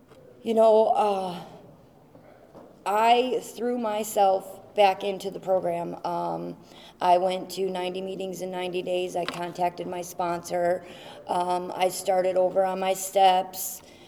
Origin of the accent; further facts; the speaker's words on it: Rockford, Illinois, United States; I'm from Illinois, from Rockford, Illinois.